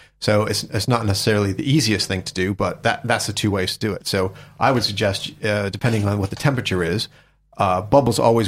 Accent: United States; Being American, we've got pretty much a thousand different ways of barbecue.

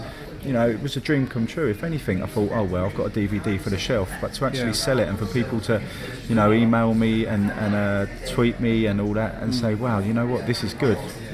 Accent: Crawley, South East England, United Kingdom; I grew up in Costa del Crawley, which is it's in between Brighton. It's a lovely place.

